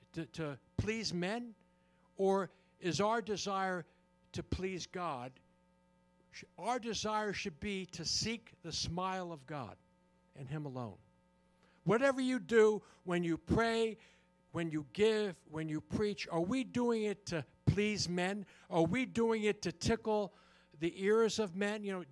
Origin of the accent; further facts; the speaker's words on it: New Jersey, United States; I'm from New Jersey, so excuse me.